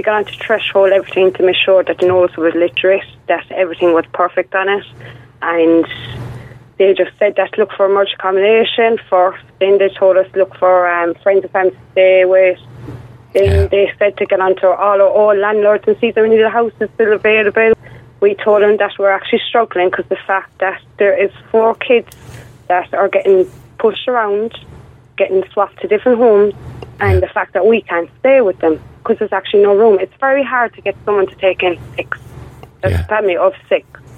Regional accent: Limerick, Munster, Ireland; I'm from Limerick myself

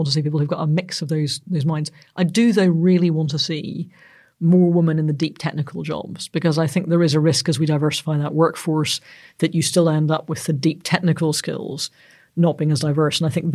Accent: Northern Ireland, United Kingdom; because I'm Northern Irish

